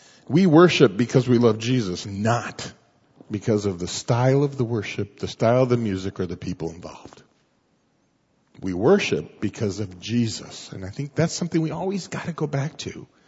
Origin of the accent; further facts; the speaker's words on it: Mexico; I grew up in Mexico. What do you expect, you know?